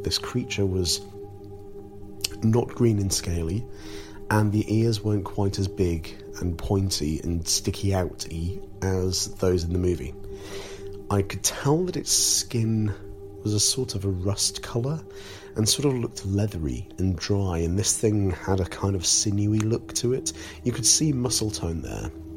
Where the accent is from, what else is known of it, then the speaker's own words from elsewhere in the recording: Scarborough, Yorkshire and the Humber, United Kingdom; I was about 7 years old. I was growing up in Scarborough, which is a coastal town on the east coast of Yorkshire here in the UK